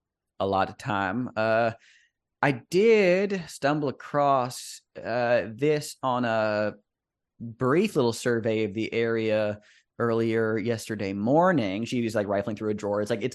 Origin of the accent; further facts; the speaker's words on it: Vermont, United States; Oh well, my family's we're from Vermont